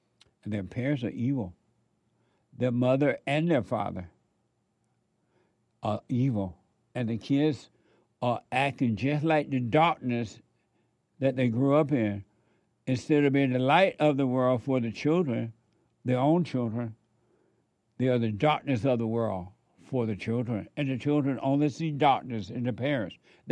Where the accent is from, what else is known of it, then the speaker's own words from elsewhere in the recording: Alabama, United States; I remember as a kid growing up in Alabama, because we didn't have street lights, right?